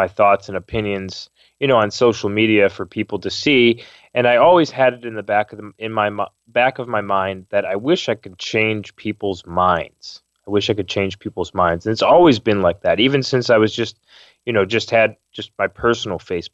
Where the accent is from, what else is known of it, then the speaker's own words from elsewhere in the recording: Chicago, Illinois, United States; I come from Chicago.